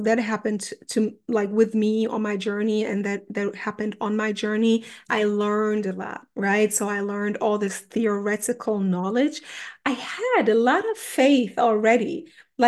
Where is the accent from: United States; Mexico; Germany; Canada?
Germany; English is a second language; So English, okay, that was part of me because I grew up in Germany and German is the first language here, but English kind of always connected me also to my Ghanaian side.